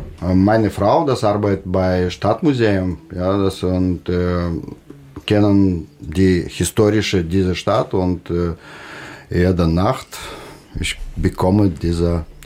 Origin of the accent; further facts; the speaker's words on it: Latvia; German is a second language; now in Germany; Aber warum wohnen in Deutschland, das, ich habe schon vergessen, warum, ja, ich komme das aus Lettland.